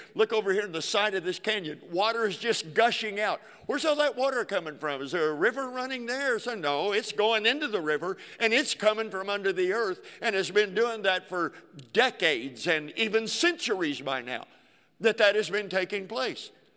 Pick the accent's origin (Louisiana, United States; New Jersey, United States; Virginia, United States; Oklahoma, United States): Oklahoma, United States; Now, I'm from Oklahoma, not Texas.